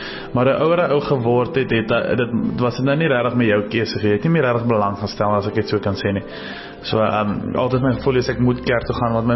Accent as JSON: {"language": "Afrikaans", "town": "Potchefstroom", "region": "North West", "country": "South Africa", "tie": "born or raised there", "said": "ek het groot geword in Potchefstroom. My hele familie is nog allemaal daar"}